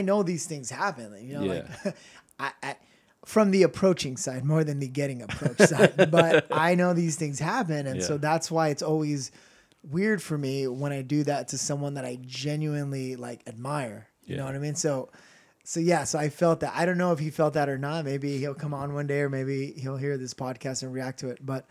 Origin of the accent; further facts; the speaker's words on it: Long Beach, California, United States; I got a podcast going, and you know, I'm from Long Beach.